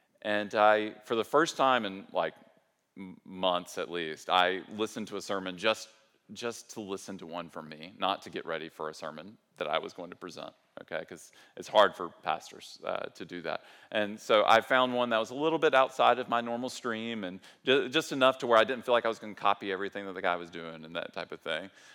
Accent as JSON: {"language": "English", "region": "the South", "country": "United States", "accent": "southern", "said": "I hate that soul and soil are so similar, and my accent is so southern, and like, it just doesn't work for me."}